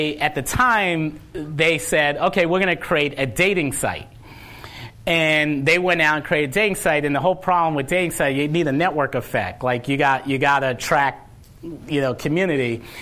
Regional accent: New York City, New York, United States; also born or lived in Bay Area, United States; now in Los Angeles, United States; Then I grew up in New York City. I always thought of San Francisco as a small town, so I kind of wanted to move to a bigger city, and I thought, why not move to the beach and move to L.A.?

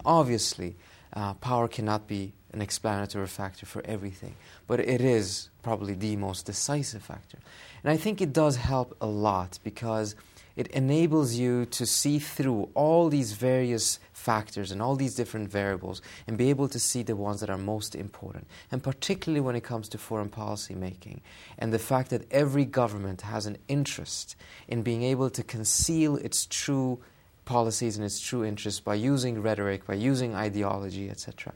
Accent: Sweden; also born or lived in Iran; now in United States; I was born in Iran, southern Iran, in the Khuzestan region. And my family left Iran right before the revolution in Iran, late 1978. And I grew up in Sweden. And I did most of my schooling in Sweden

